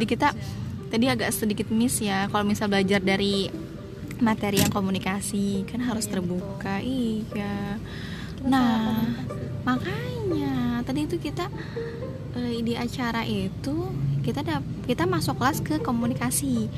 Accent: Bogor, West Java, Indonesia; Oke, kita tuh anak Bogor yang nyasar ke anak-anak Sukabumi.

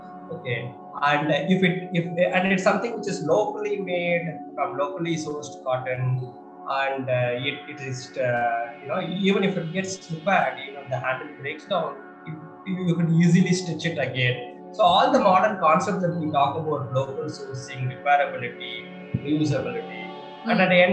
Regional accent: Madurai, Tamil Nadu, India; Yeah, so my wife and I, we hail from Madurai. We got our, you know, basic education done here. And then we moved on to multiple cities, typically large corporate jobs.

